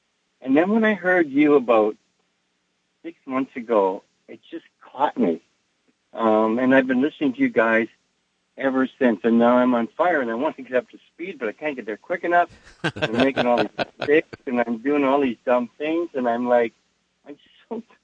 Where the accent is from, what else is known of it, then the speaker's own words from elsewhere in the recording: Canada; I don't. No, well, but I'm from Canada.